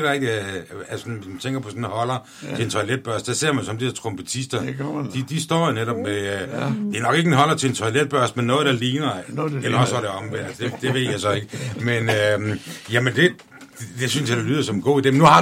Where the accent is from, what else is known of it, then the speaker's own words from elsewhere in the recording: Region of Southern Denmark, Denmark; Nu er jeg selv fynbo, så ja.